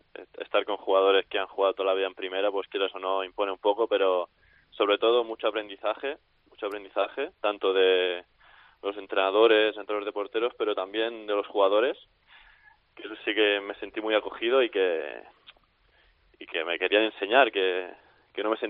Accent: Sallent, Catalonia, Spain; yo empecé en mi pueblo, en Sallent

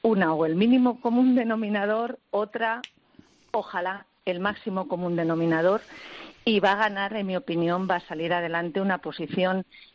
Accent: Spain; yo soy española, soy europea, y lo digo con muchísimo orgullo

